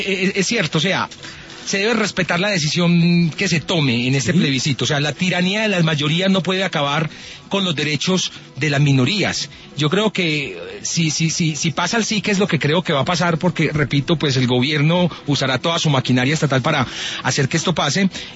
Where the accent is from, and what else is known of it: Colombia